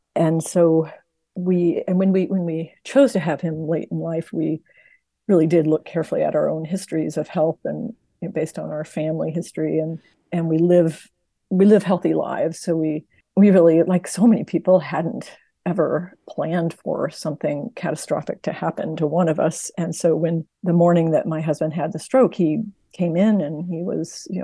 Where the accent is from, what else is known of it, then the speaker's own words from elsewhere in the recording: Midwest, United States; And for me, growing up in the Midwest, it was just a magical, being in southeastern Alaska